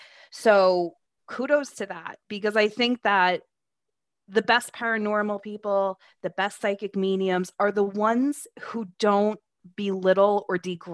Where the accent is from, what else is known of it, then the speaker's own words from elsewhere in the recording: Connecticut, United States; And I love hearing about all of the amazing places to visit in my neck of the woods, because I'm from Connecticut.